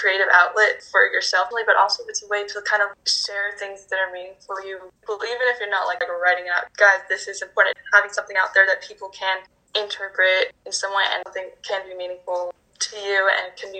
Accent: Utah, United States; I'm from Utah.

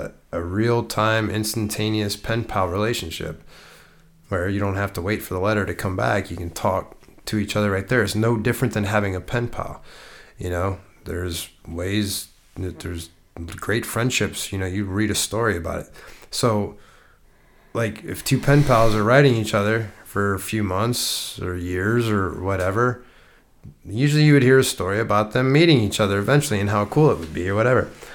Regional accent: Ohio, United States; I'm like, nah, man, I'm from Ohio, dude.

